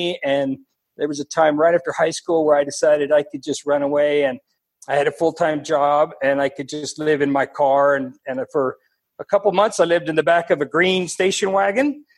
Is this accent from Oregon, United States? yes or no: no; San Antonio, Texas, United States; born there; I was born in San Antonio, Texas, the youngest of six kids.